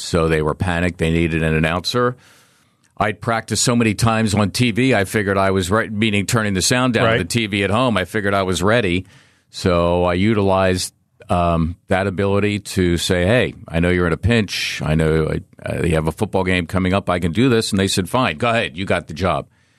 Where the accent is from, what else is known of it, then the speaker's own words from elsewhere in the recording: Philadelphia, Pennsylvania, United States; one of my idols growing up in Philly.